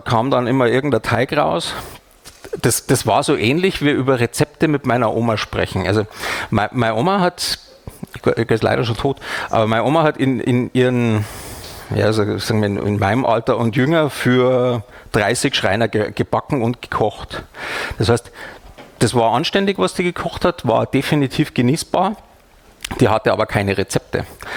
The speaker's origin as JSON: {"language": "German", "region": "Bavaria", "country": "Germany", "tie": "born or raised there", "moved": "as an adult", "said": "Ich bin ja eben gebürtiger Bayer. Wir werden großgezogen mit Laugenbrezeln, mit Salz. Die kriegt man bei uns schon lutschend als Baby im Wagen. Und bin dann vor 10 Jahren, glaube ich, umgezogen nach Hessen."}